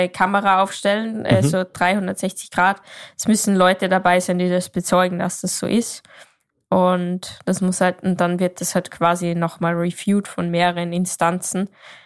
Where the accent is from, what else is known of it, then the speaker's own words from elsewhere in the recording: Austria; Ich komme aus Österreich